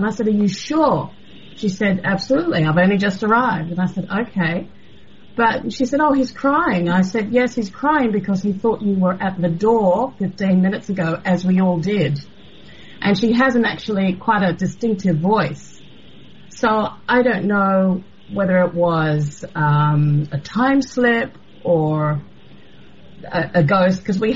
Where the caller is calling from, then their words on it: Sydney, New South Wales, Australia; Hi, I'm calling from Sydney, Australia.